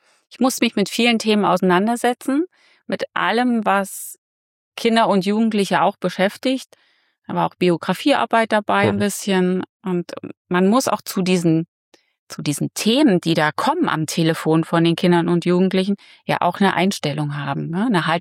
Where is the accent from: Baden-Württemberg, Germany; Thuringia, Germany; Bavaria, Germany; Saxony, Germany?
Thuringia, Germany; moved away as an adult; now in Fulda, Germany; ich bin in Thüringen geboren und aufgewachsen und bin 2023 durch die Arbeit hier nach Fulda gekommen. 2003, so lange schon, 2003 nach Fulda gekommen und durch Tegut.